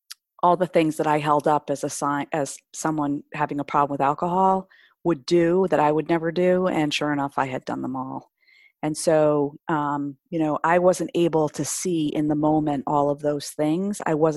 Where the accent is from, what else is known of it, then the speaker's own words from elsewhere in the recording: Michigan, United States; also born or lived in New York; I was at a very good friend's brother's wedding back where I grew up in Michigan.